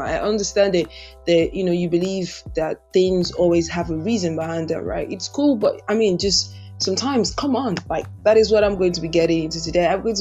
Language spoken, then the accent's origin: English; Nigeria; for the virtue of being a Nigerian and living in Nigeria, right?